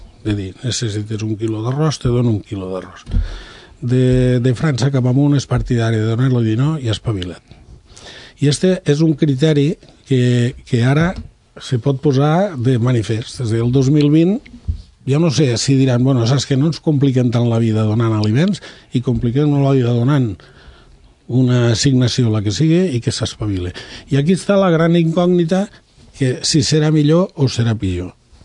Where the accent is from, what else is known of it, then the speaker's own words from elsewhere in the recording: Catalonia, Spain; jo vinc de les Terres de l'Ebre, suposo que per la forma de parlar se m'haurà descobert la procedència.